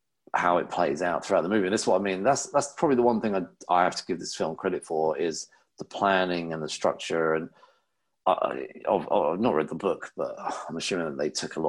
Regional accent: England, United Kingdom; maybe because I'm English

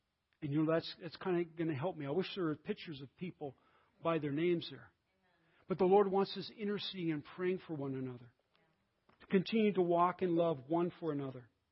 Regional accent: California, United States; I'm from California, but people from Minnesota are going to be very, very uncomfortable.

